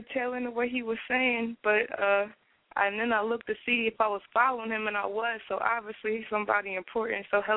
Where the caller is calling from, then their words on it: Delaware, United States; I am calling from Delaware.